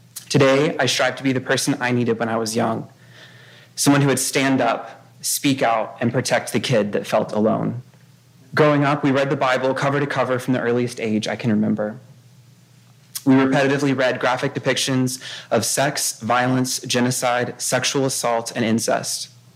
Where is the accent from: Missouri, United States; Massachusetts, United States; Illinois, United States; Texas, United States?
Texas, United States; I was born and raised in Texas